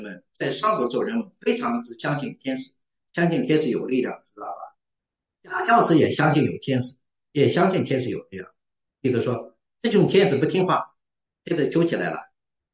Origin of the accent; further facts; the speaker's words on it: China; 就像我们移民，尤其我们中国人比较内敛一点，啊，印度人好像好一点，到了第三代可以介入政治。